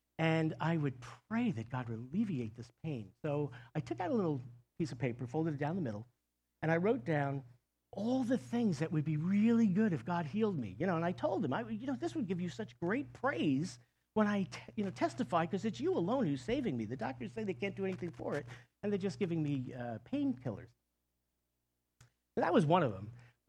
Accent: New York, United States; You know, I come from Long Island. Everybody rakes clams on Long Island.

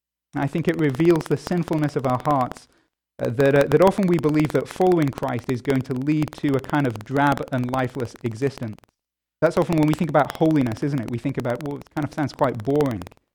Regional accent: United Kingdom; I'm a Brit

